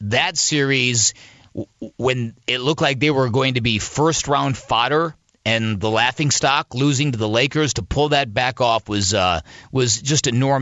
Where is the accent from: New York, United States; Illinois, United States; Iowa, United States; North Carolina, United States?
Illinois, United States; Chicago; I came from Chicago at that time covering the Bulls